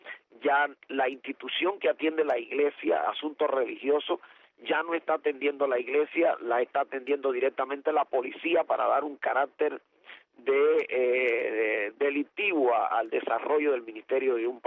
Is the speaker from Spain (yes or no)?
no; Cuba; que yo voy a enfrentar cargo de desobediencia y que eso en mi país significa prisión. Entonces, no es nuevo para los pastores que estamos en Cuba